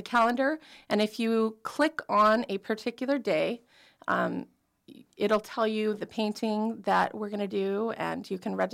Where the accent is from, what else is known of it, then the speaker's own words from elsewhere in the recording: Anchorage, Alaska, United States; I'm a lifelong Alaskan. I have a ton of family here. I was born in Anchorage and still here.